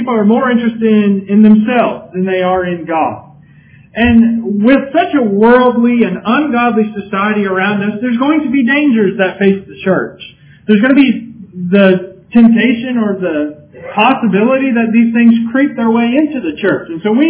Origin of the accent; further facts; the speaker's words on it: California, United States; I was raised in California, and I ask that you don't hold that against me. I lived there for about 17 years, but I wasn't totally corrupted by them